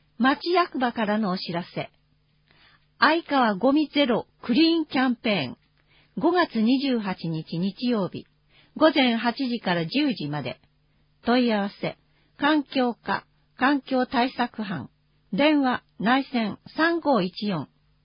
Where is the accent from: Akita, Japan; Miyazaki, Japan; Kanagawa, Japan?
Kanagawa, Japan; Kamakura; 出身は鎌倉市ですが、通学などで愛川町の近くに来ていたので